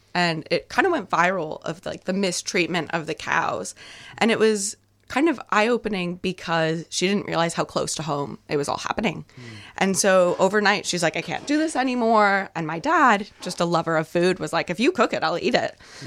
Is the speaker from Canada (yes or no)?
yes; Canada; moved away as an adult; also born or lived in New Zealand; So I'm from Canada, and I moved to New Zealand of March of 2024.